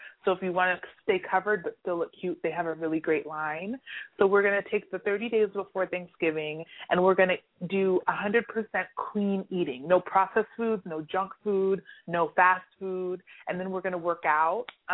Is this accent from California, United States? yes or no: yes; California, United States; now in New York, United States; I am from the Central Valley in California. So I have a lot of family in L.A. I visit there a lot, but we're in between L.A. and San Francisco.